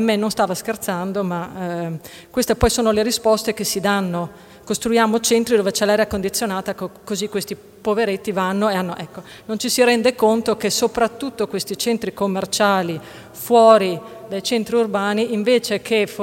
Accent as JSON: {"language": "Italian", "town": "Bolzano", "region": "Trentino-Alto Adige", "country": "Italy", "said": "io vengo da Bolzano, dall'Alto Adige, da noi ovviamente questo è un problemino che è sentito"}